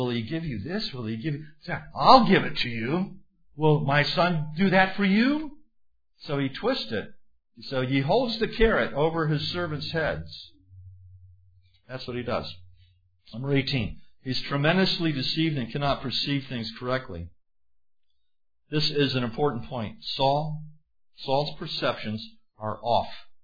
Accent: Florida, United States; I would have come, because I'm from Florida, I would have come in flip-flops, cut-off shorts, a straw hat, and a Hawaiian shirt.

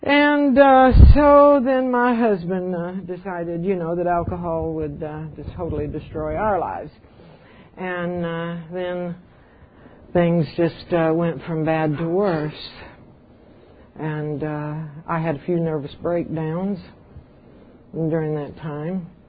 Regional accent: Allen's Creek, North Carolina, United States; born there; also born or lived in Washington, United States; Now, this is the hard part, okay, to introduce this woman. I was born in North Carolina on a little place called Allen's Creek, in the hills, in the mountains of North Carolina. I was a hillbilly, Tar Heel hillbilly

